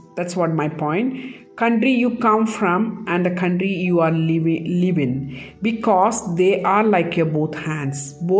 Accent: India; People often ask me where I am from, and when I tell them I am from India

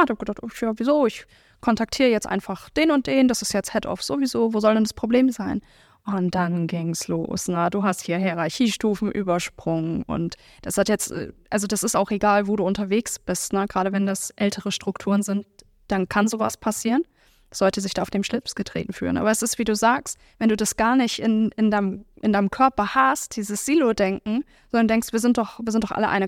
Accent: Hamburg, Germany; Weil ich komme aus Hamburg und ich bin in Billstedt und Mümmelmannsberg groß geworden.

